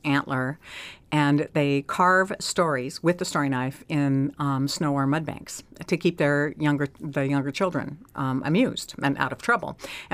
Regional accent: Seldovia, Alaska, United States; we were raised in Seldovia

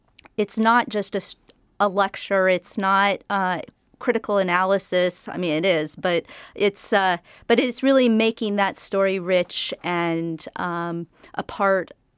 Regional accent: Seattle, Washington, United States; I grew up in Seattle, so I was in the second grade when the Mariners came to town.

